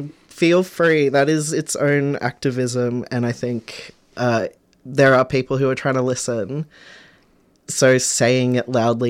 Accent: New South Wales, Australia; born there; I was born in New South Wales too.

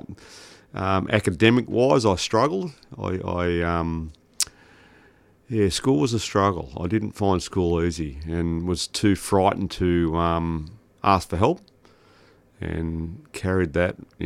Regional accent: Bulleen, Victoria, Australia; Yeah, look, I grew up around the Bulleen, Doncaster, Templestowe area with probably middle class, all classes as middle class

